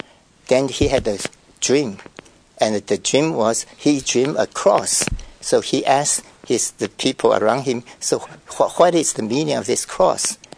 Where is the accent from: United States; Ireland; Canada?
United States; New York; I said, I come from New York.